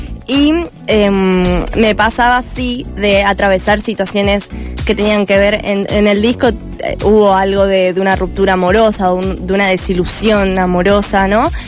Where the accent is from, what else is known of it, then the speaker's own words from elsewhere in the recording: Mar del Plata, Buenos Aires Province, Argentina; Yo de pequeñita ya bailaba, ya cantaba también. Después encontré lo que era la comedia musical. Yo vengo de Mar del Plata y entonces